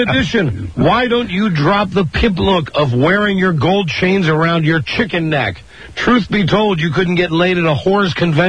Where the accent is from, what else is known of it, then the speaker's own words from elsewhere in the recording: California, United States; First off, I grew up in Northern California, not in Hollywood, dickweed.